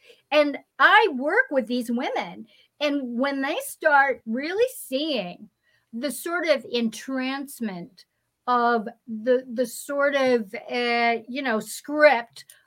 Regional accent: California, United States; I mean, I'm from California. So it's like in the Bay Area, I call it the San Francisco Sexual Bay Area

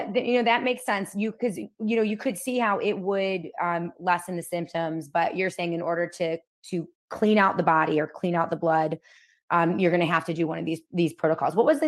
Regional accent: Rochester, New York, United States; groups here in Rochester, New York, to save people and get them out of hospitals right here in my hometown.

